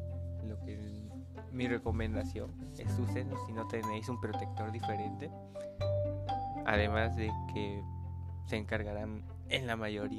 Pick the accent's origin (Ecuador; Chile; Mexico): Mexico; Orizaba, Veracruz; de Orizaba. De Orizaba, nuestro querido pueblo mágico.